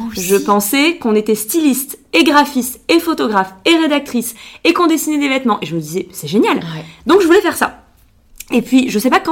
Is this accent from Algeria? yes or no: no; Biarritz, Nouvelle-Aquitaine, France; elle naquit il y a 31 ans. Je suis née à Biarritz. Donc moi, je suis basque. J'ai passé les 20 premières années de ma vie au Pays Basque.